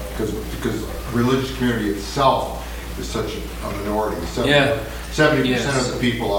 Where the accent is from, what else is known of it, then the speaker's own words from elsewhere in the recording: San Francisco, California, United States; Yeah, I'm from San Francisco, and we had for many years a council of churches